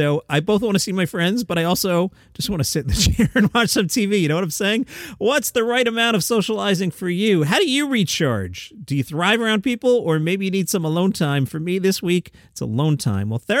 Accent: Queens, New York, United States; I slipped into a southern accent there, and I'm from Queens, New York.

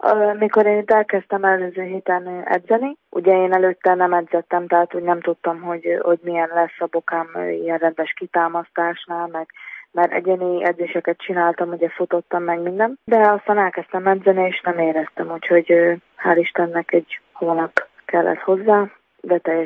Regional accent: Dunaújváros, Fejér, Hungary; Érzelmileg igen, mert ugye én ott nőttem fel, nekem odaköt a családom

